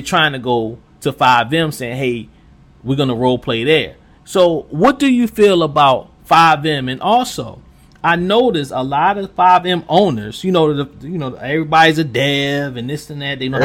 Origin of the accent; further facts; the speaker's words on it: Baltimore, Maryland, United States; You know, I'm from West Baltimore. You know, I've been around the hood.